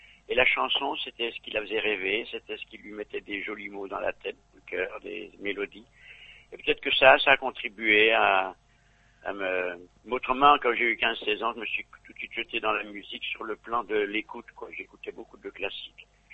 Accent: Lyon, Auvergne-Rhône-Alpes, France; Non, je suis natif de Lyon, oui, tout à fait.

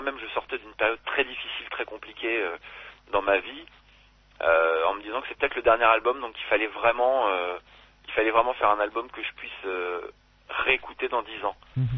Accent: France; parce que je trouve ça toujours compliqué quand on est français

